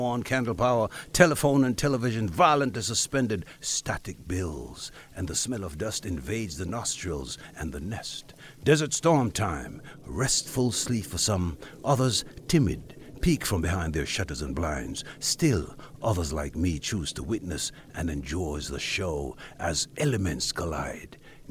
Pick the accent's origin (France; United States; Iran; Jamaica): Jamaica; You know, I grew up in the Caribbean, grew up in Jamaica